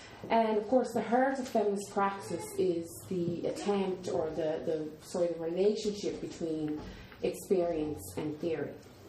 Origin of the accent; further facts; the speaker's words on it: Canada; moved away as an adult; I'm from Canada. I've been living here for 6 years or so